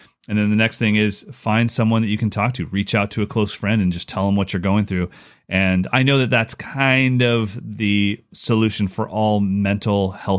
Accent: California, United States; Just want to give you a heads up. I'm a Californian Caucasian who's never been to Brazil.

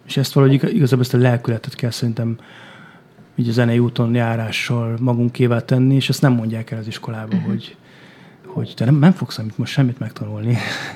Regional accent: Hungary; akkor egyszer rájöttem, hogy de hát én magyar vagyok, és itt van a magyar népzene körülöttem.

